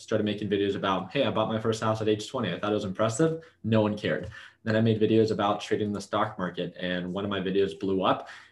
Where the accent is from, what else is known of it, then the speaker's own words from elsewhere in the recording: California, United States; I'm from California. I moved to Arizona to attend ASU Poly.